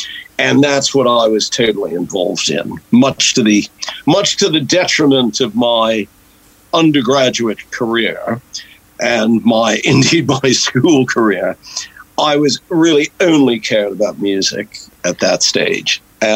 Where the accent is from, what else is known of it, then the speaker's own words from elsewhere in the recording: Marblehead, Massachusetts, United States; also born or lived in Boston; Well, I was born in Boston, but probably, I think when I was about 4 or 5 months old, we moved up the coast to a very beautiful yachting, sailing town called Marblehead